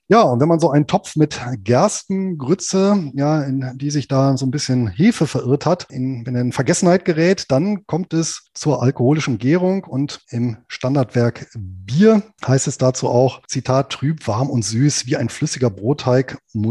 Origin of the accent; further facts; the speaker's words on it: Lower Saxony, Germany; hier in meiner Heimatregion in Südniedersachsen